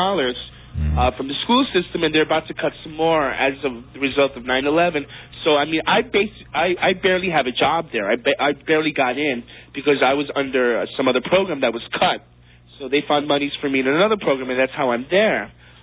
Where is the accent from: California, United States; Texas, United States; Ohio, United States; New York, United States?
New York, United States; So the fact that I'm Hispanic, I grew up in New York.